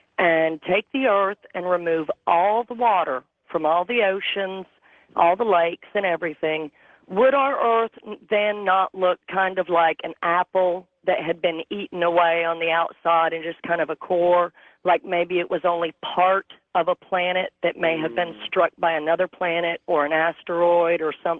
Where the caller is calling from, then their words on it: North Carolina, United States; I'm calling from Western North Carolina.